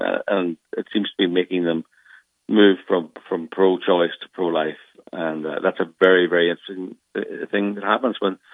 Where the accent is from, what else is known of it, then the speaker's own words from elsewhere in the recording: Northern Ireland, United Kingdom; Well, I'm from Northern Ireland